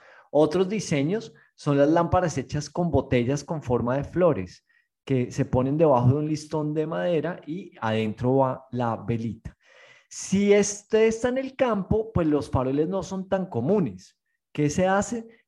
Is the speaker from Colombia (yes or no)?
yes; Colombia; hoy vamos a hablar de las festividades decembrinas en mi país, en Colombia, en mi amada Colombia.